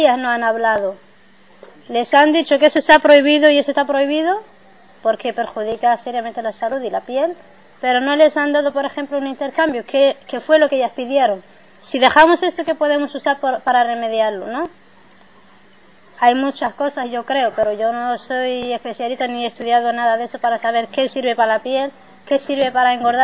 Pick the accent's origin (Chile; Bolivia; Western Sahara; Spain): Western Sahara; como joven saharaui, como mujer